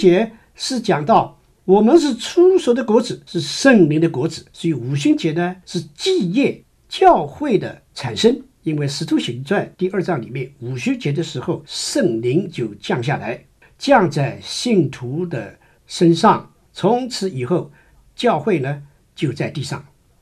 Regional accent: China; 我们中国人也有很多过去的时候看日子

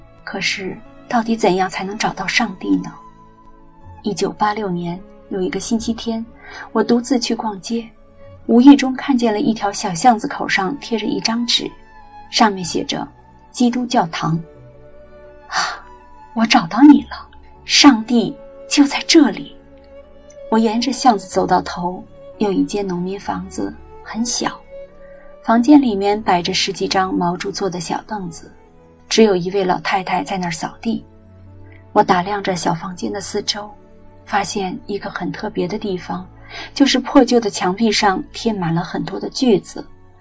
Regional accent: Zhejiang, China; 60年代，我出生在中国一个江南小镇，父母亲都是老革命，家里头从来没有任何宗教影响。

